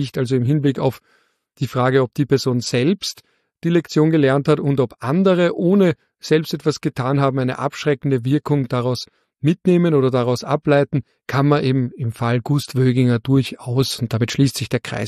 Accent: Vienna, Austria; Ich bin Wiener, ich kann das auch meinem Naturell nach gar nicht.

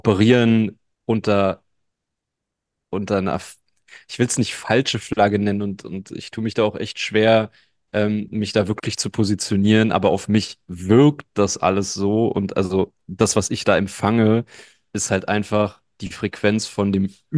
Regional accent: Berlin, Germany; Ich als Berliner habe da auf jeden Fall andere Referenzwerte

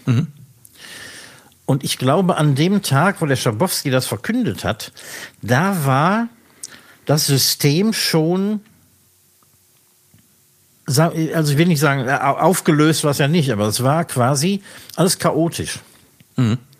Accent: Germany; Als Westdeutscher musstest du mit dem Reisepass einreisen

